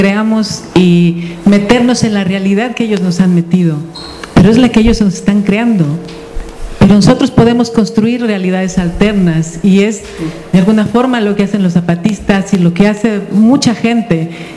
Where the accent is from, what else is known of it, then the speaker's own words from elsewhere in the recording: Mexico; que a mí me lastiman porque soy mexicana